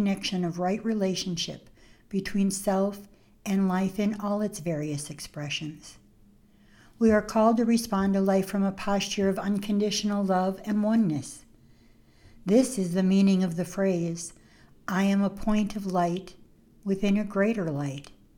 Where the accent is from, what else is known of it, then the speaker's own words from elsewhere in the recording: Lansing, Michigan, United States; moved away as an adult; now in Oklahoma, United States; 30 years ago for me, I left my hometown of Lansing. I packed up the three kids into my Ford Taurus station wagon, packed up the kids and our belongings, and moved to Oklahoma.